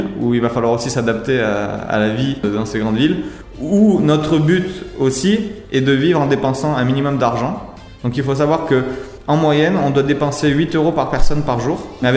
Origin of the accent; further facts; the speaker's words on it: France; quand on est français, on a beaucoup de chance et qu'il y a énormément de pays où on n'a pas besoin de visa.